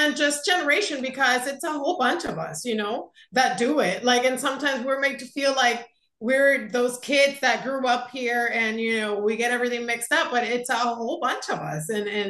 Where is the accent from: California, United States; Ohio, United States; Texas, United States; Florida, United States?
Florida, United States; I grew up here in Florida, South Florida. I have 2 kids, married. I love Miami, though it gets annoying.